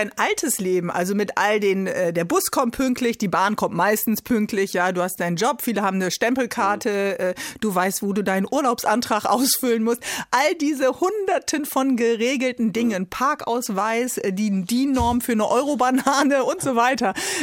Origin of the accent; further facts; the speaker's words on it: Bremen, Germany; als Bremerin weiß ich, Kiel ist noch härter.